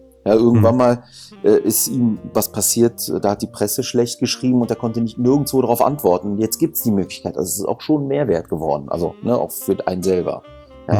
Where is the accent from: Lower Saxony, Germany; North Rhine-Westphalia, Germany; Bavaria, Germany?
North Rhine-Westphalia, Germany; Düsseldorf; Nee, ich bin Düsseldorfer.